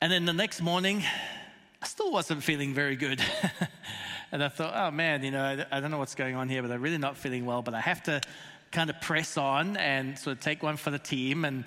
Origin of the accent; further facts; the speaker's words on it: South Africa; being South African, we do like our tea